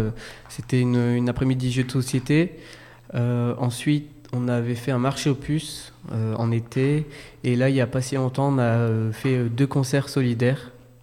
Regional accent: Noyelles-lès-Vermelles, Hauts-de-France, France; par exemple, moi et le président, on est de Noyers-les-Vermelles, une petite commune juste à côté.

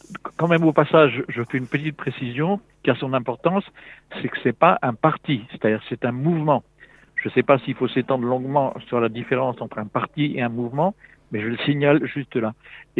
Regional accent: France; Un parti en France, enfin, on est français, nous, donc on parle en fonction des termes, disons, de la langue française et puis des références culturelles françaises.

